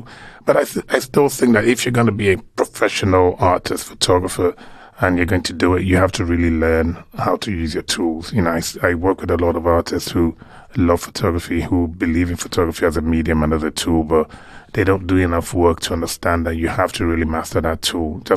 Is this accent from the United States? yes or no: no; Lagos, Nigeria; born or raised there